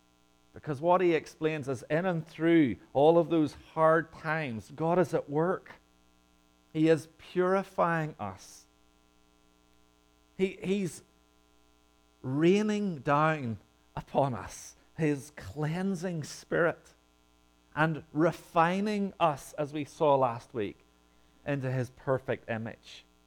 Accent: Ireland; Meat and potatoes. As an Irishman, it's all you need.

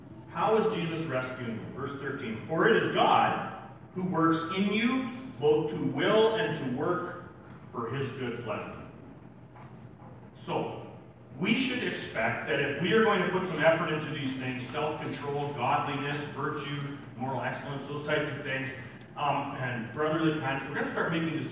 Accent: Ireland; I'm Irish.

